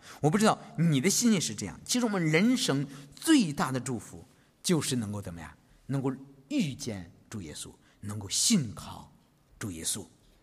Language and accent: Chinese; China; 跟我们中国人有没有关系啊？